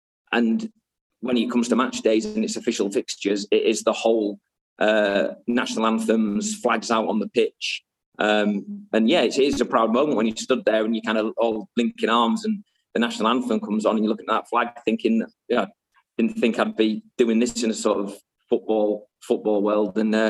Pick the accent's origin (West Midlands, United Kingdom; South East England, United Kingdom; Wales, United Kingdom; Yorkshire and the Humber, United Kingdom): Yorkshire and the Humber, United Kingdom; Hull; Yeah, well, so growing up in Hull